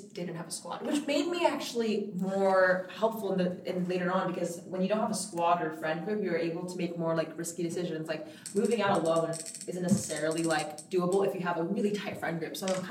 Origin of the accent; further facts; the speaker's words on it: Los Angeles, California, United States; moved away; also born or lived in Texas / Portland, Oregon; Okay, so I grew up in Los Angeles, but in 2008, there was, like, a whole economic crisis. So we moved to Texas.